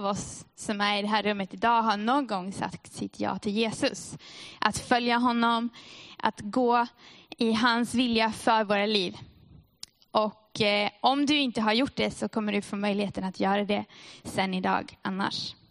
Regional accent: Sweden; Och det är ju tur, jag kommer från Sverige så jag kan dra referenser till Sverige.

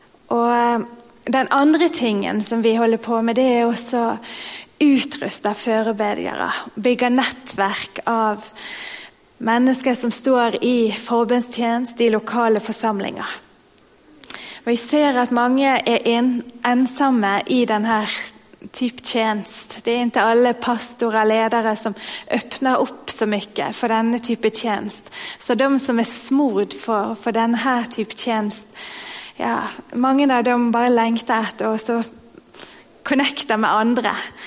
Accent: Bergen, Vestland, Norway; now in Sweden; jag kommer ju från Norge, från Bergen, västkusten av Norge.

